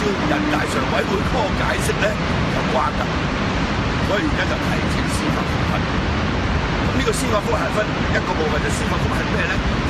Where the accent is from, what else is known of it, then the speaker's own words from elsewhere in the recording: Hong Kong; 咁我哋香港人咧就硬白白睇住佢